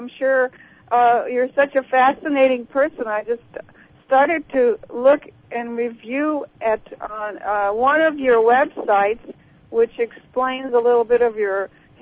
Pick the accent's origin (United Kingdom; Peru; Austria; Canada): Austria; now in Marina del Rey, United States; Yeah, it's a beautiful place near the ocean. So I've been here for a while. I'm originally from Austria. I speak German.